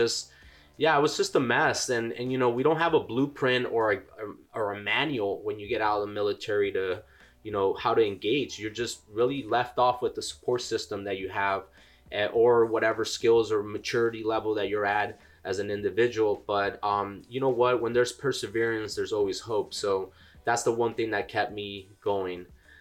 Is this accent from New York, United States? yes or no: no; Los Angeles, California, United States; I'm a U.S. Navy veteran. I grew up in Southeast Los Angeles. My mom was a single parent.